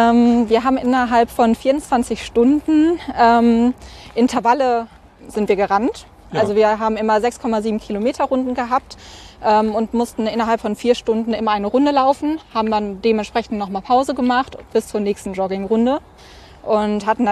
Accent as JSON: {"language": "German", "town": "Moers", "region": "North Rhine-Westphalia", "country": "Germany", "tie": "born or raised there", "said": "damals noch in Moers, in meiner Heimatstadt."}